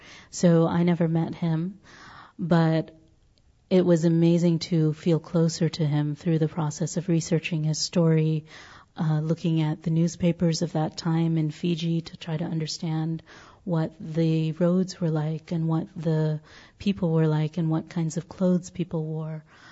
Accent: India; as an Indian who's raised in India

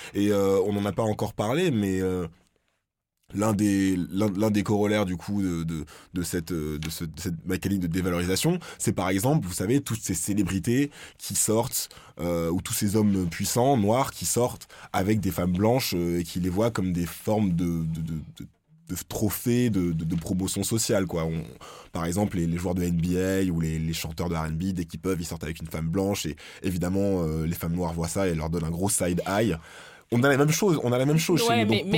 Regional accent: France; de classe qui est plus forte que chez nous en France.

